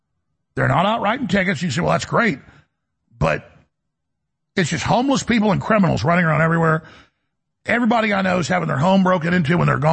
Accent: Dallas, Texas, United States; born or raised there

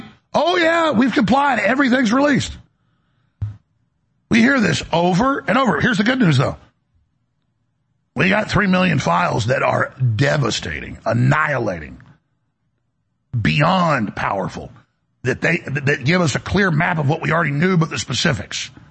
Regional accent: Dallas, Texas, United States; I grew up in Dallas in the 80s

